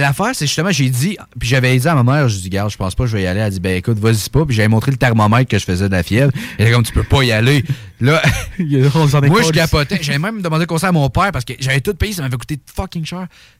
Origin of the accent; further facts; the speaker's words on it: Quebec, Canada; c'est parce qu'on est Québécois contre ça.